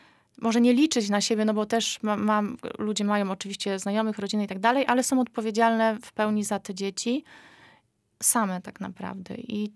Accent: Pomeranian Voivodeship, Poland; Zresztą no, jesteśmy z Trójmiasta tutaj, nikomu ten temat nie jest obcy.

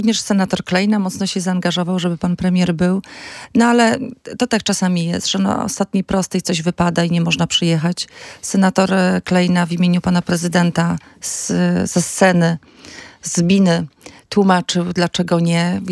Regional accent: Pomeranian Voivodeship, Poland; Jestem Kaszubką. Mam dziadków z Kaszub. Generalnie moja rodzina pochodzi z Kaszub ze strony mamy i taty.

